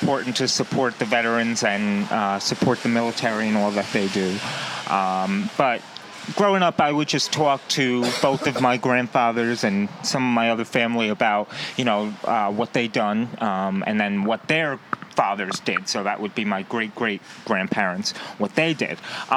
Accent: New Rochelle, New York, United States; Okay, so I'm from New Rochelle originally. I'm a fourth-generation New Rochelle. You know, both sides of my family have a long history in New Rochelle. So I went to all New Rochelle area schools

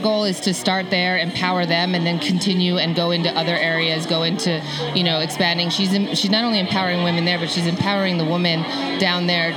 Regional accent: Costa Rica; So I was born and raised in Costa Rica. I have American parents down there, but I've lived most of my life down there.

